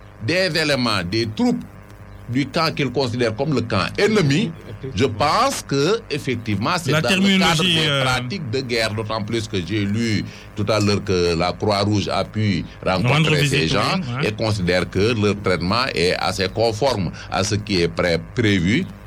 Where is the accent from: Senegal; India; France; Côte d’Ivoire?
Senegal; Moi, en tant que Sénégalais, je me sens...